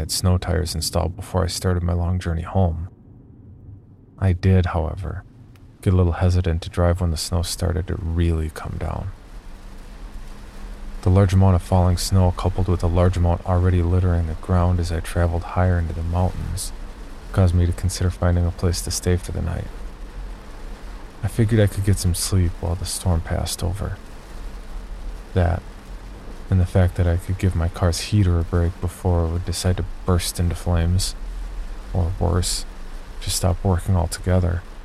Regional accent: Oregon, United States; Late in December, I was traveling north from California to my home state of Oregon.

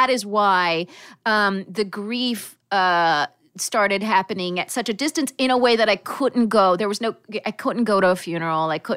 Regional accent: United States; born there; I was born in the United States, as … would say. But my parents immigrated from Iran

